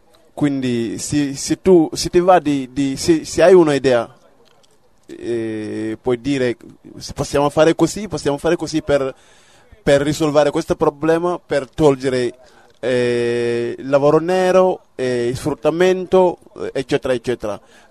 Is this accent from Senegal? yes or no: yes; Senegal; Italian is a second language; now in Italy; vengo da Calabria, sono senegalese.